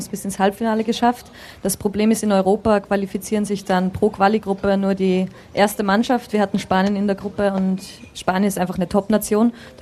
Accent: Salzburg, Austria; now in Potsdam, Germany; Ich komme aus Salzburg

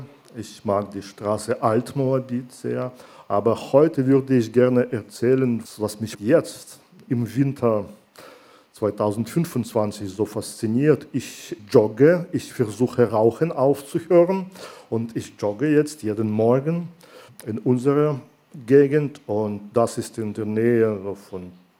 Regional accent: Minsk, Belarus; now in Berlin, Germany; Ja, meine Heimatstadt Minsk und Berlin, sie sind wirklich ähnlich.

